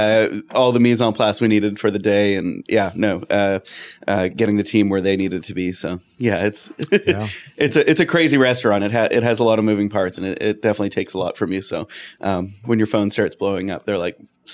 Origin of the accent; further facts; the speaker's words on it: Canada; I grew up in Canada.